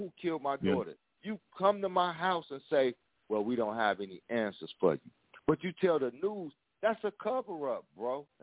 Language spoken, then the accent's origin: English; Chicago, Illinois, United States; I'm from Chicago, you know.